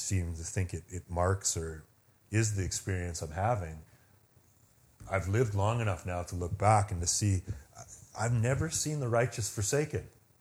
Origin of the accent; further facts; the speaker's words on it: Calgary, Alberta, Canada; born there; I was born in Calgary, and my parents were both Christians